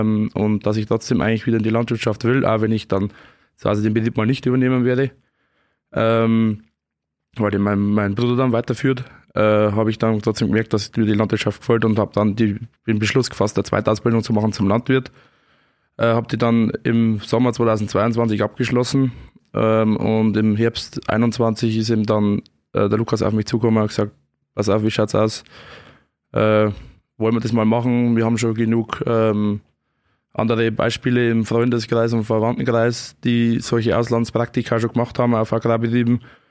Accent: Pleussen, Bavaria, Germany; Ja, ich komme aus dem Gemeindegebiet Mitterteich, genau Ort Pleußen, habe mit meinen Eltern einen Milchviehbetrieb

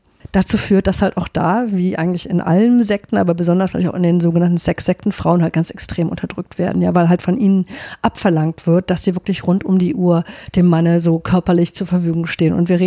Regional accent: Germany; so als Deutsche müssen wir uns auch diese Städte mal angucken

